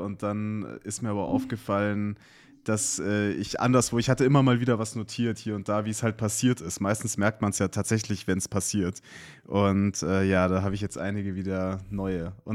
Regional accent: Duisburg, North Rhine-Westphalia, Germany; born there; Ich bin ja in Duisburg geboren, deswegen, ich kenne die Ecke ganz gut. Bin da aber nur zu Weihnachten.

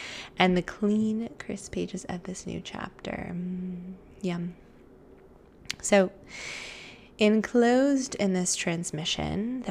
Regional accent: United States; especially in my home country of the US

